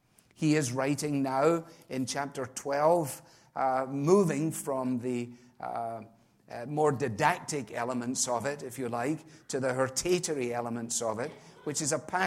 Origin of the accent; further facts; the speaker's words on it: Scotland, United Kingdom; When I was a boy growing up in Scotland